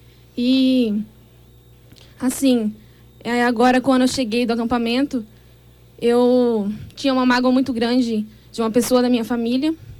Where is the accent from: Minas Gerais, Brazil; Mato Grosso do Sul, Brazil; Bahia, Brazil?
Mato Grosso do Sul, Brazil; Itaporã; now in Dourados, Brazil; Eu sou de Itaporã, recentemente, 3 meses, estou morando em Dourados por causa da minha faculdade.